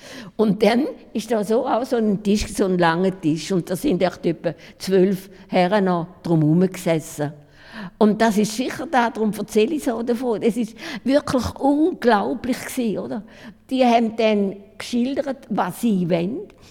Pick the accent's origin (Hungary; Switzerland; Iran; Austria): Switzerland; weil ich komme aus der Schweiz